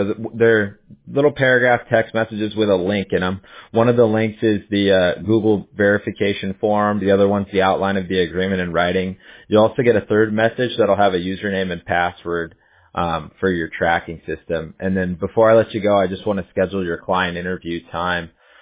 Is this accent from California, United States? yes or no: yes; Huntington Beach, California, United States; now in Newport Beach, United States; But I grew up in Huntington Beach, and then I live in Newport Beach now